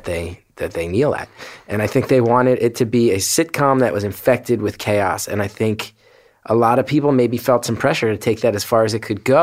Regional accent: Northeast, United States; I grew up in the Northeast, very liberal.

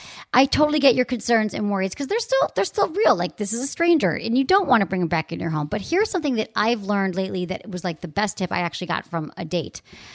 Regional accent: Michigan, United States; accent: Michigan; So my Michigan accent comes out.

